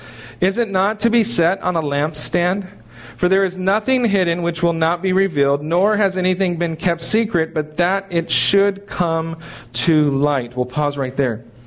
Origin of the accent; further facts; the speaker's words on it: California, United States; also born or lived in Okinawa; I grew up in Southern California. We really didn't have four seasons, and so coming here, and then I was in Okinawa for 10 years